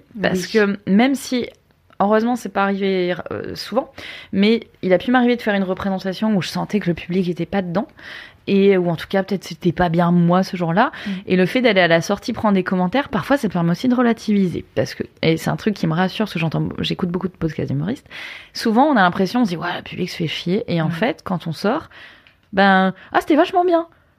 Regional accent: Hauts-de-France, France; Et après, je suis ch'ti, hein, j'aime bien picoler aussi.

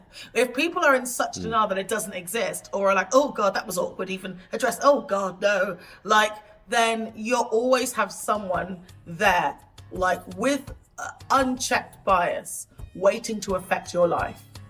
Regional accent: England, United Kingdom; I'm an English woman, and so I've come from the OGs.

